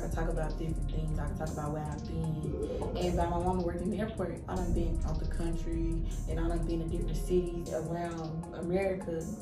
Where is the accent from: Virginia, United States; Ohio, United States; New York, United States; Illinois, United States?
Illinois, United States; Chicago; I'm like, I know where I come from, so them, and it's crazy because I'm from Chicago